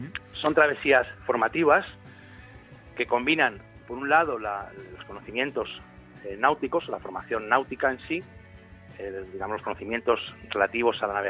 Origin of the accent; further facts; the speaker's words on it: Madrid, Community of Madrid, Spain; born there; yo soy nacido en Madrid, pero sí, por parte de padre la familia es del norte. Bueno, por parte de padre del norte y por parte de madre asturianos